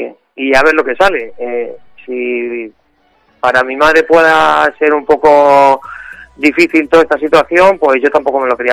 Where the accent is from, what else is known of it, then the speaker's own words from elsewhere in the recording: Fuenlabrada, Community of Madrid, Spain; yo soy de Fuenlabrada y aquí hay unos 700 metros